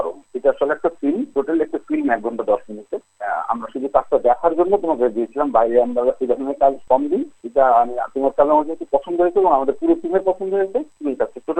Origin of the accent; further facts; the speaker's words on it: Bangladesh; আমি একজন বাংলাদেশি, বাংলাদেশের থেকে আমি তাদের কাজগুলো করতে পারছি।